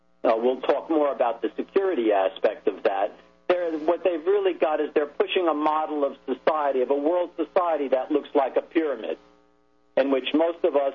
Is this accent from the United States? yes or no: yes; United States; It's very disturbing to me as an American and as a Jew